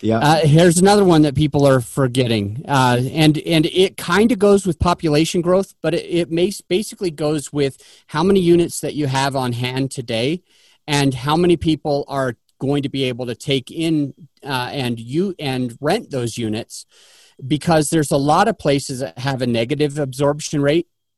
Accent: Kaysville, Utah, United States; now in Denver, United States; I'm from Utah. I lived in Kaysville, Utah. I live in Denver now, but I lived in a place called Kaysville, Utah. I grew up, went to Davis High School.

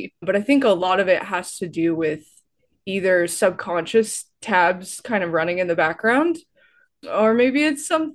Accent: Texas, United States; so I grew up in Northeast Texas area, and my dad was living on like a farm slash ranch.

